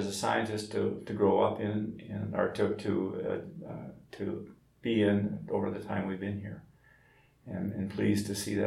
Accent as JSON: {"language": "English", "town": "Moorhead", "region": "Minnesota", "country": "United States", "said": "Moorhead. I'm from Moorhead, yeah. We both went to Moorhead State, not Concordia, and met there"}